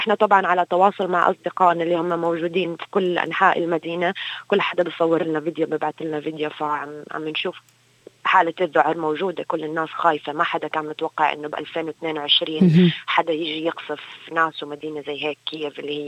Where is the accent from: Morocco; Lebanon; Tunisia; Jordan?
Jordan; أنا مواطنة أردنية برضو،